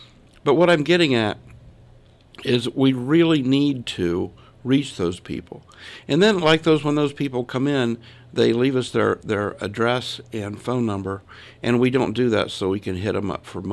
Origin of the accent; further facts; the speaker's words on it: Columbus, Ohio, United States; born there; when I was born, we lived there for, we moved shortly after that, but I was born on South Harris Avenue in Columbus.